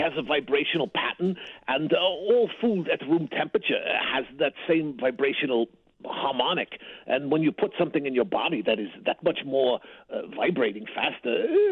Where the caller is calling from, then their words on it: Hesperia, California, United States; I'm in Hesperia, California.